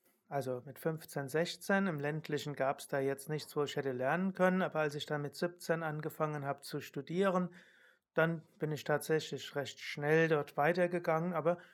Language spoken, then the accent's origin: German; Rhineland-Palatinate, Germany; now in Munich, Germany; als ich dann nach München gezogen bin, gut, ich hatte da ja keine Freunde, ich stamme ja aus Rheinhessen